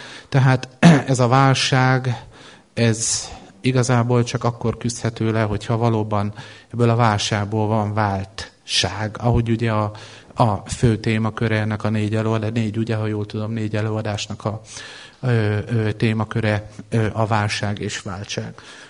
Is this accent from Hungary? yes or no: yes; Hajdúböszörmény, Hajdú-Bihar, Hungary; és Hajdúbeszörményben nőttem föl, ott jártam az iskoláimat.